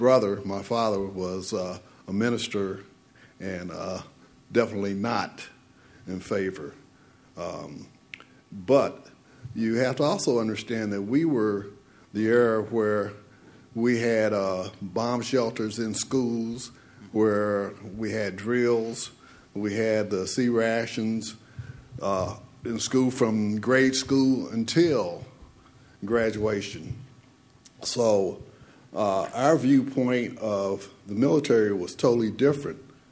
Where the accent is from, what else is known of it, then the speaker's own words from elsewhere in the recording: Kansas City, Missouri, United States; I come from Kansas City, where someone else comes from.